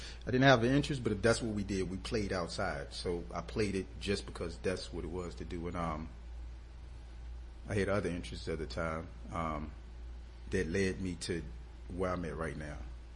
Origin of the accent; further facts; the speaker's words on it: Richmond, Virginia, United States; also born or lived in Halifax County; I grew up in Richmond to a certain point, then I moved to Halifax County, then I moved back to Richmond.